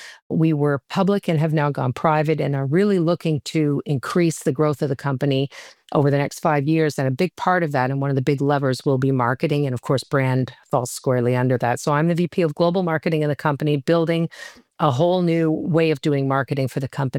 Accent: Canada; I was originally born and raised in Canada

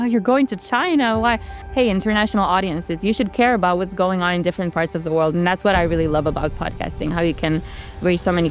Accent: Romania; English is a second language; also born or lived in United States; As you mentioned, I'm originally from Romania. I was in the States for 5 years and now I'm back.

